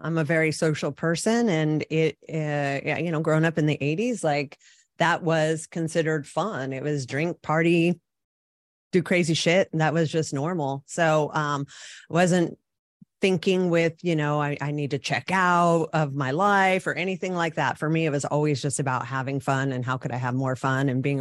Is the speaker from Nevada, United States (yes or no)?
yes; Reno, Nevada, United States; moved away as an adult; now in California, United States; No, I'm actually born and raised in Reno, Nevada, which is right over the border. So I grew up in Nevada and hating Californians because they came in and drove crazy.